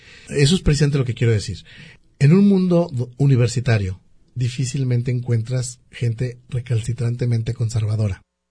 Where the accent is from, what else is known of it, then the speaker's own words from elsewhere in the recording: Mexico; yo como mexicano, que hemos vivido una sinfín de batallas en el gobierno mexicano